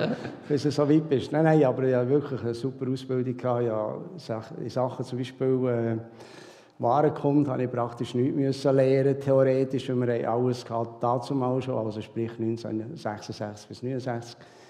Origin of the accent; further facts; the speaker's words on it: Bätterkinden, Bern, Switzerland; now in Kirchberg, Switzerland; in dem Betterkinden eben. Das ist im Kanton Bern. Ich hoffe, ihr versteht mich alle in dieser Fremdsprache. Und ja, dort bin ich aufgewachsen von Geburt bis wir jetzt eben vor 3 Jahren umgezogen sind nach Kirchberg.